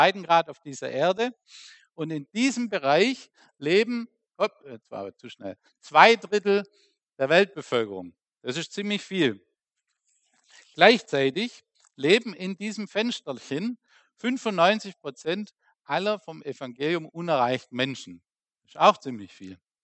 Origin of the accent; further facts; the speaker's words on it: Baden-Württemberg, Germany; Ich komme aus der Nähe von Reutlingen an der Schwäbischen Alb und bin mit meiner Familie seit August im Heimataufenthalt.